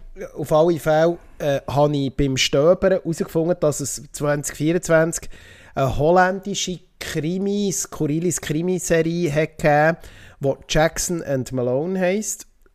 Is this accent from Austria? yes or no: yes; Austria; Ja, ich als genau. Österreicher, gell?